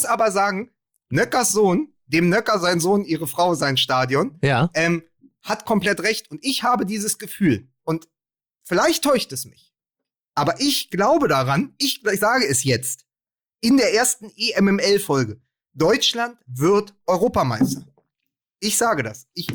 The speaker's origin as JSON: {"language": "German", "country": "Austria", "said": "wir als Österreicher"}